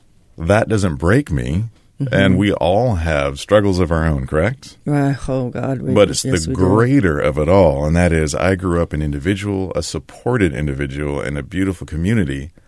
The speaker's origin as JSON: {"language": "English", "town": "Puyallup", "region": "Washington", "country": "United States", "tie": "born or raised there", "said": "Growing up in Tacoma, Puyallup, in a rural town with the community from which we lived, it was fantastic"}